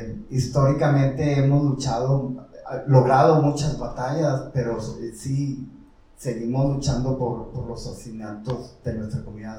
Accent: Washington, District of Columbia, United States; De donde yo vengo, de Washington D.C., es como aquí, ¿verdad?

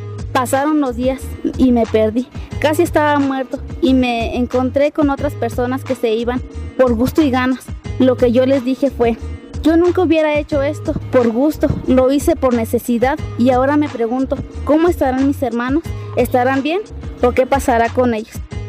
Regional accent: Pátzcuaro, Michoacán, Mexico; vengo de Pátzcuaro

